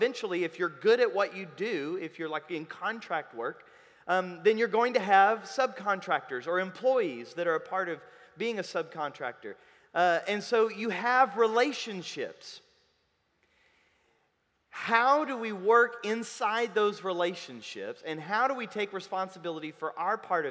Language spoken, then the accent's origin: English; United States; I got it, I'm American, and I'm sorry about that.